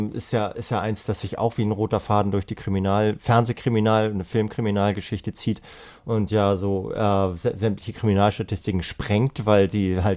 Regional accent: Hamburg, Germany; Also ich bin ja Hamburger

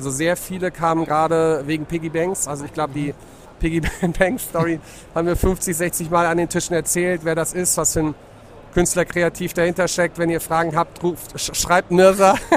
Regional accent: Frankfurt, Hesse, Germany; now in Düsseldorf, Germany; Ja, ich bin ja Frankfurter tatsächlich, lebe aber in Düsseldorf

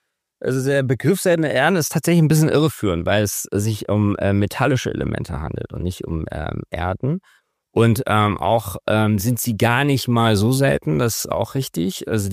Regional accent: Hamburg, Germany; Also ich bin ja an der Alster groß geworden

